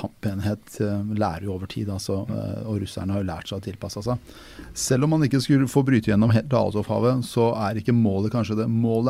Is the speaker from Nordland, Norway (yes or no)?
no; Porsgrunn, Telemark, Norway; Jeg kan ta eksempler fra min hjemby i Porsgrunn og Skien